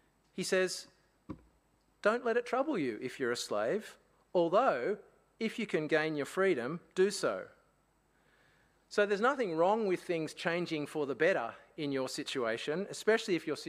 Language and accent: English; Australia; born there; I wasn't born in Africa, I was born in Australia.